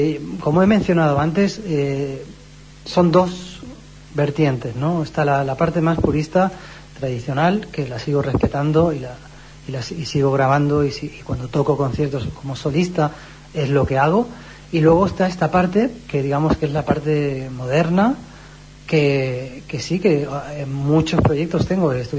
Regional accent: Balearic Islands, Spain; porque me crié en las Islas Baleares, en Mallorca

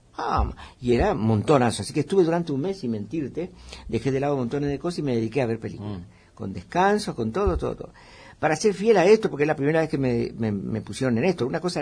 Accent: Paraguay; Porque mi papá me llevaba de chico al río Paraguay, porque yo soy paraguayo.

